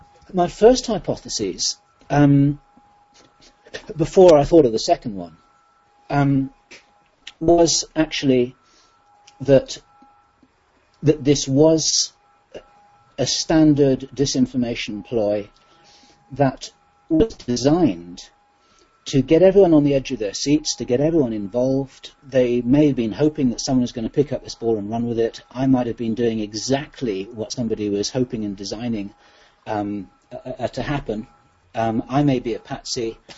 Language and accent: English; United Kingdom; Remember, I'm a Brit.